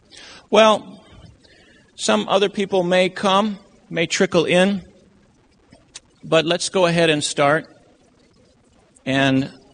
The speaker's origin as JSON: {"language": "English", "region": "Maine", "country": "United States", "also_born_or_lived": "Loma Linda, California", "said": "I'm from Maine. You know that much."}